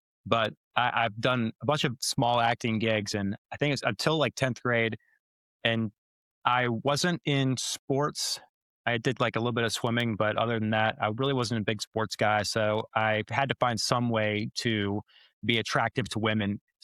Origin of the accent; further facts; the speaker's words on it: Powhatan, Virginia, United States; now in Nashville, United States; No, I'm from Powhatan, Virginia. So it's about 30 minutes outside of Richmond. I grew up there and I moved to Nashville to go to college at Belmont.